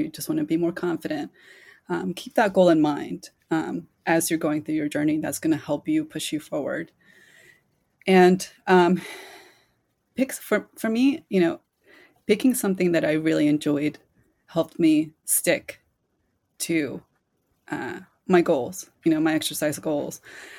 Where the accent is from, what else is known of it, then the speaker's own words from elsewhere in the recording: Chile; My dream race would be to run the marathon in my native country of Chile. So, yeah, something I didn't mention. I'm originally from Chile, South America